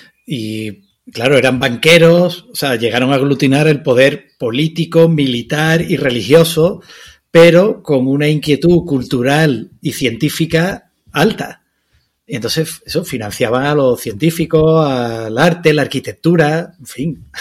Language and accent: Spanish; Seville, Andalusia, Spain; mira, yo soy de Sevilla, ¿no?